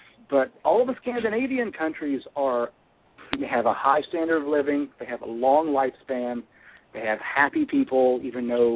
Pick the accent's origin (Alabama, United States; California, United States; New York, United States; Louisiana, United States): Louisiana, United States; But, you know, I grew up in Louisiana